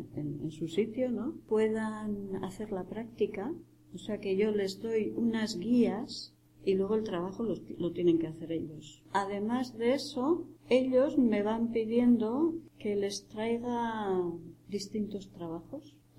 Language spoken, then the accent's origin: Spanish; Basque Country, Spain; Yo soy vasca. En esos años, los años 60, 70, fueron años muy tremendos en el País Vasco.